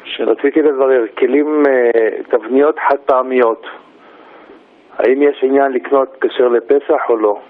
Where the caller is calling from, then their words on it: Margaliot, Northern District, Israel; אני ממושב מרגליות בצפון.